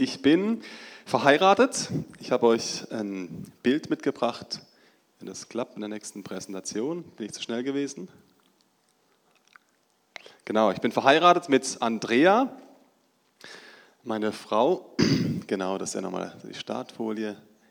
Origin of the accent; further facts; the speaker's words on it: Baden-Württemberg, Germany; now in Muttenz, Switzerland; Wir wohnen seit 8,5 Jahren in Muttenz. Wir sind ursprünglich aus Deutschland, gerade über die Grenze rüber, im Dreiländereck groß geworden